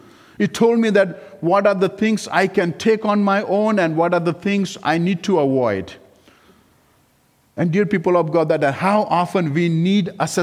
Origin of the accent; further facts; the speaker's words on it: India; now in United States; Now remember, I came from India.